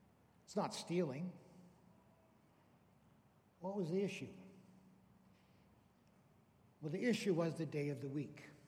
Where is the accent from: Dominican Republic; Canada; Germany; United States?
Canada; Growing up in Canada, I remember as a young person the many local laws our town had about the Lord's Day, about Sunday.